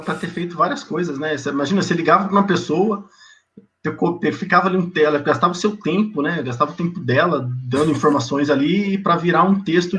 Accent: Presidente Prudente, São Paulo, Brazil; eu sou de Presidente Prudente, interiorzão de São Paulo. É uma cidade que na região ali ela é importante, ela tem 210, 215 mil habitantes, mas é um centro importante regional.

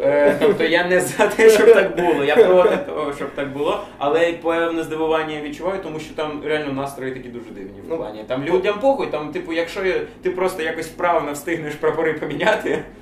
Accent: Sumy, Sumy Oblast, Ukraine; Я можу сказати просто, от я з Сум, і я можу сказати про сумського меру.

